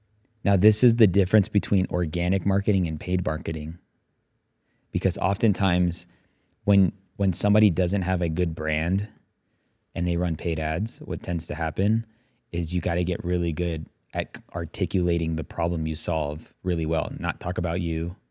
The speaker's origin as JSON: {"language": "English", "town": "Las Vegas", "region": "Nevada", "country": "United States", "said": "When I told her I was from Las Vegas"}